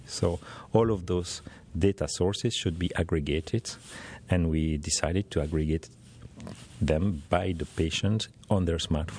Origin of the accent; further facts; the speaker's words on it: Belgium; I'm from Belgium in Europe, so we have the GDPR coming